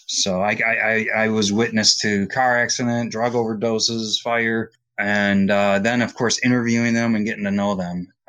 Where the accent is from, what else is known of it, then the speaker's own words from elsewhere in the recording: Detroit, Michigan, United States; I'm from Detroit and my grandfather was a Detroit firefighter.